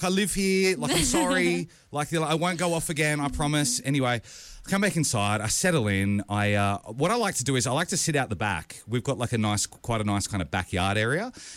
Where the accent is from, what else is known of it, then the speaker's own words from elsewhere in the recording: New South Wales, Australia; I grew up in New South Wales. We've always kept our sauces in the fridge.